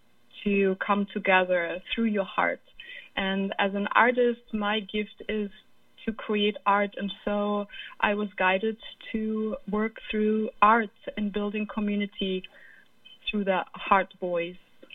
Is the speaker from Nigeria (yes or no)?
yes; Nigeria; also born or lived in Germany; I was born in Germany, and I grew up in West Africa, Nigeria.